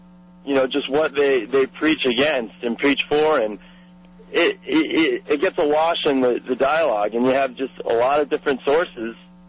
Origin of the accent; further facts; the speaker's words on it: Colorado Springs, Colorado, United States; But, you know, I come from Colorado Springs, and I was raised in a, I'd say, conservative community.